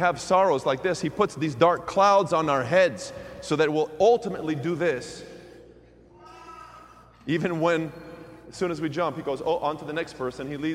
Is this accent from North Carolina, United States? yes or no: no; Pasadena, California, United States; You know, where I grew up in Pasadena, there's a very famous suicide spot there.